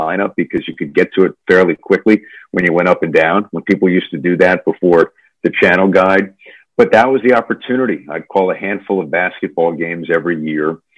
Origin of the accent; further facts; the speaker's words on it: Westchester, New York, United States; I grew up in Westchester, New York, and even at the age of 10, I had this sense of maybe this is something I'd be interested in when I get older.